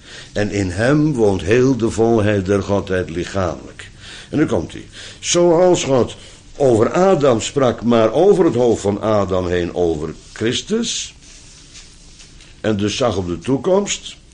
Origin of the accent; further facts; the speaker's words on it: Netherlands; Op slot ben ik Nederlander, dus je moet die termen af en toe eens gebruiken.